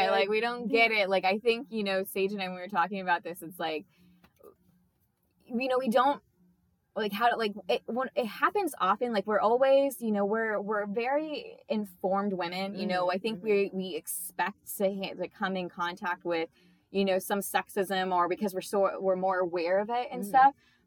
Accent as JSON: {"language": "English", "region": "Florida", "country": "United States", "said": "and I live in Florida, and we're both from Florida, which is how we know each other."}